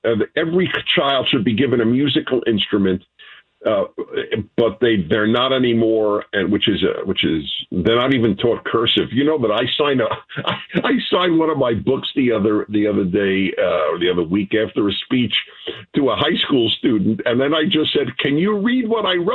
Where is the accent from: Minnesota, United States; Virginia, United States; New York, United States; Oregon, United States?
New York, United States; I grew up in New York, and they made $1 seats available to shows and plays and ballets and operas and concerts. And I took all of them.